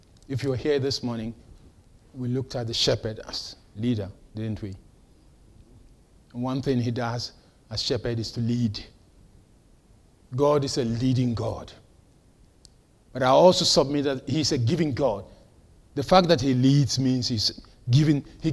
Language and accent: English; Ghana; now in Wales, United Kingdom; By the way, I'm Welsh now, whether you like it or not. And I'm also Ghanaian.